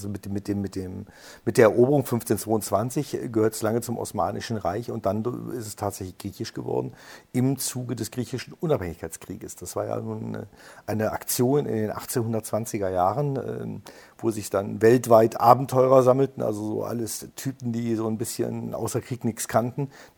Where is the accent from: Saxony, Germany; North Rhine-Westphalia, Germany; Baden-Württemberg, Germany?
North Rhine-Westphalia, Germany; Bergisch Gladbach; ich bin im Schatten dieses Ordens groß geworden tatsächlich. Also ich habe meine Jugend verbracht in Bergisch Gladbach.